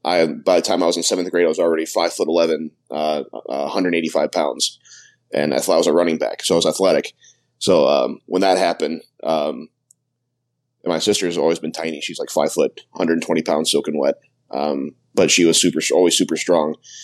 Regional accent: Toledo, Ohio, United States; Like I said, born and raised in Toledo, Ohio.

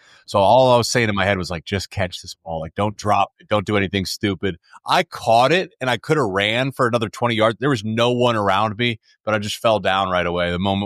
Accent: Columbus, Ohio, United States; Yeah, so actually I grew up in Columbus, Ohio. So I grew up in the heart of Buckeye country.

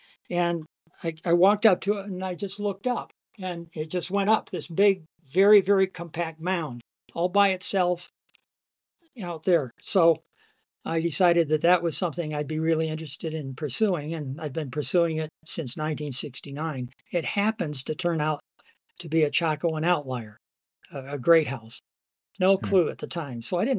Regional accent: Michigan, United States; moved away; also born or lived in Arizona; I grew up in Michigan. Wanted to be an herpetologist. That was my sort of goal in life once I got old enough to have a goal. And our family moved to Arizona in the mid-60s.

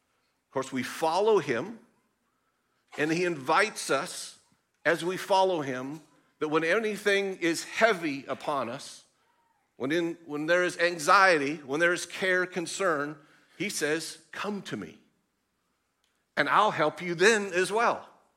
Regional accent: Oregon, United States; When I was born, naturally, I was born in Oregon to this amazing couple.

